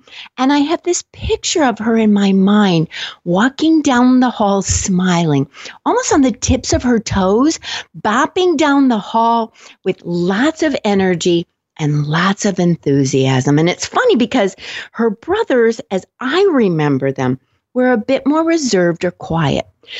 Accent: Minneapolis, Minnesota, United States; she also grew up in my hometown, Minneapolis, Minnesota.

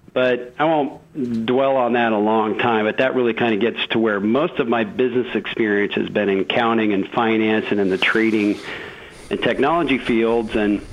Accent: Kansas, United States; I'm in Chicago now. I'm 53 years old, and I grew up in Kansas on a farm, and a farming area, really, is more accurately.

